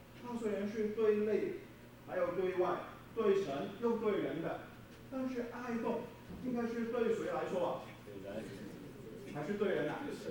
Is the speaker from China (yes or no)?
yes; China; 那我们中国人呢，我告诉你啊，我们呢是很容易斤斤计较的